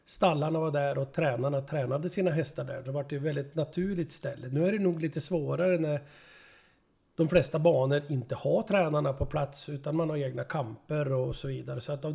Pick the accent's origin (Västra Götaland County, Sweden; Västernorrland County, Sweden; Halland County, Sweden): Västernorrland County, Sweden; Sundsvall; Jag är född i Sundsvall och jag bodde i Granlund, ett par mil från Bergsåker från början, och flyttade när jag var 3 år gammal till Tygelvägen 6C som ligger bara 200 meter från Bergsåkerstravet.